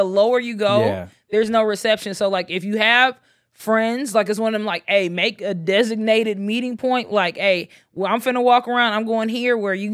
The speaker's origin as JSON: {"language": "English", "region": "Texas", "country": "United States", "said": "And I am from Texas, and I was people would not believe in me. I'm like, Texas hot."}